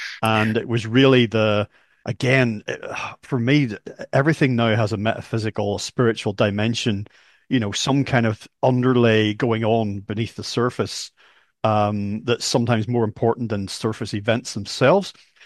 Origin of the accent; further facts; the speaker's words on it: Northern Ireland, United Kingdom; born there; even though I was born in Northern Ireland, I can do that as a, being born on the island of Ireland, the Irish government will allow me to have a passport. And people say, are you Irish? I grew up in a Protestant religious tradition